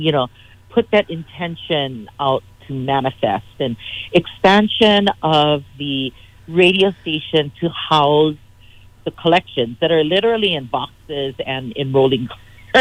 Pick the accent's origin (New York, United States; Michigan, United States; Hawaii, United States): Hawaii, United States; Kauai; I'm a kumuhula and I'm a native Hawaiian born and raised on Kauai